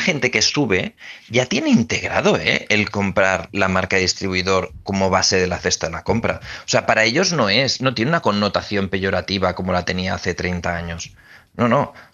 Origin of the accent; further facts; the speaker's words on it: Barcelona, Catalonia, Spain; yo que soy de Barcelona, en Barcelona han controlado el alquiler y se nos ha ido de madre.